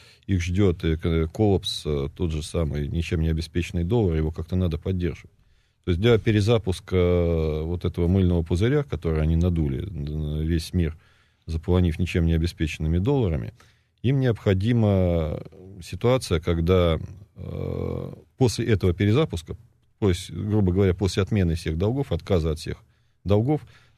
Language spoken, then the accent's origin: Russian; Moscow, Russia; Да, вот я родился в Москве. В Москве по одной из линий у меня предки живут с середины 19 века.